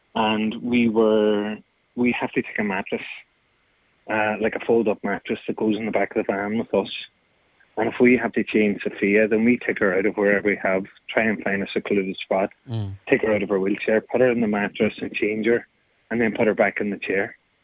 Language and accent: English; County Donegal, Ireland; now in Dublin, Ireland; To be honest, I grew up in Donegal. So we go back, and I now live in Dublin.